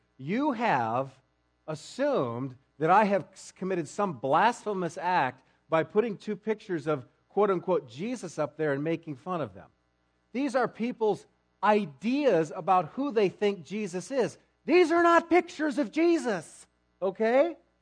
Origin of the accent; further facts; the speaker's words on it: Newton, Iowa, United States; I grew up in Newton, Iowa, graduated high school in 1985